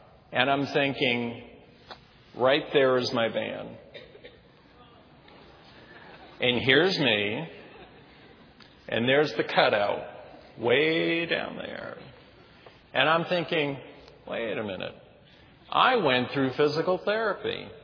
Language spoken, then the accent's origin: English; Maine, United States; I'm from Maine, for those of you that don't know.